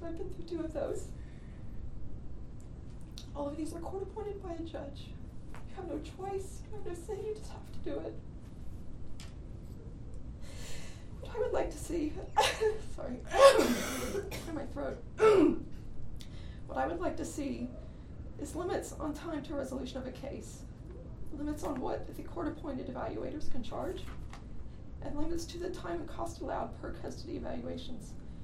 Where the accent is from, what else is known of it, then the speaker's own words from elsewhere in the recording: United States; Thank you. … I'm from Burnett County nearby